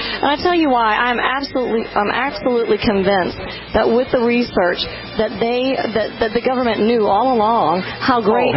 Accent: United States; because I travel and I'm an American, they ask, oh, what do you think about what's going on

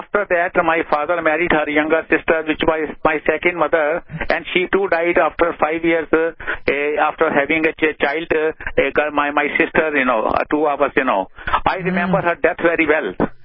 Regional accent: India; born there; And I was born in India

